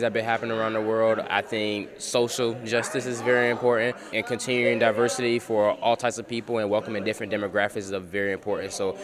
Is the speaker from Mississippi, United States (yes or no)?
no; Pensacola, Florida, United States; I am a senior studying communications with a minor in psychology. I am from Pensacola, Florida